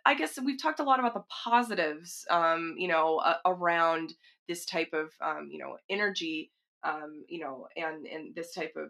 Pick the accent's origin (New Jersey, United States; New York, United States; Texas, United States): Texas, United States